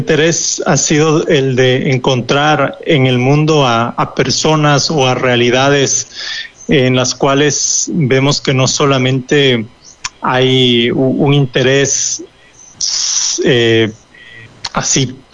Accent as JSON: {"language": "Spanish", "country": "Ecuador", "moved": "as an adult", "lives_now": "Italy", "said": "yo soy de Ecuador y trabajo más o menos 10 años en el mundo de la música"}